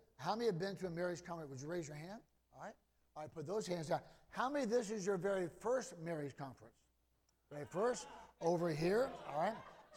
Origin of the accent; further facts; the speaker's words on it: Ohio, United States; also born or lived in Minnesota; And so I'm from Ohio. I went up to Minnesota to play football after high school.